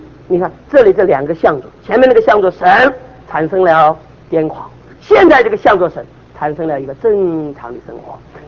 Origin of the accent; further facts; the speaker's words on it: China; 我们中国人一个特点呢，包括我在内啊，不肯死。